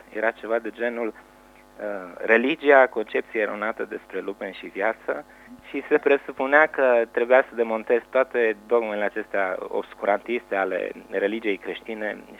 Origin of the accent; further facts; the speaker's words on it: Hunedoara, Hunedoara County, Romania; now in Cluj-Napoca, Romania; sunt din Hunedoara. De 2 ani pot să spun că sunt clujan.